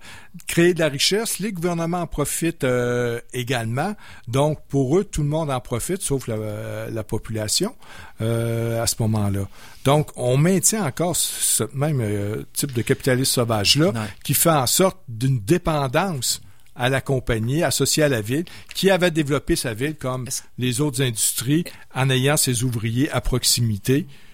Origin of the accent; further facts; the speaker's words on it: Shawinigan, Quebec, Canada; On vient de la Mauricie, Shawinigan.